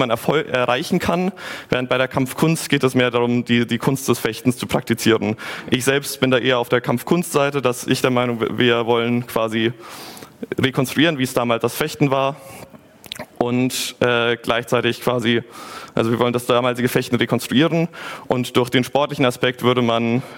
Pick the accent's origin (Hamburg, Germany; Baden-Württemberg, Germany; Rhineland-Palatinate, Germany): Hamburg, Germany; Ich komme aus Hamburg